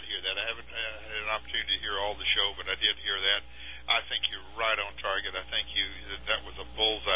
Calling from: Bonita Springs, Florida, United States; actually I'm calling from Bonita

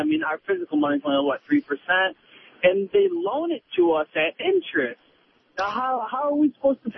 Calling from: Michigan, United States; I'm calling just outside of Detroit.

